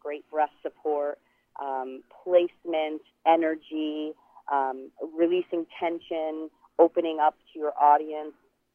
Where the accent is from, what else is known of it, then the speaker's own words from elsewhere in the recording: New York, United States; moved away as an adult; now in Chicago, United States; Sure. I'm actually from New York, and I came to Chicago in 2004 because I got a scholarship to go to Chicago College of Performing Arts at Roosevelt University